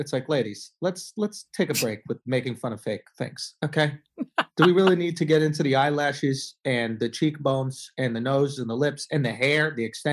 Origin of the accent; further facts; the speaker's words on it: Manhattan, New York, United States; New York. I grew up in Manhattan.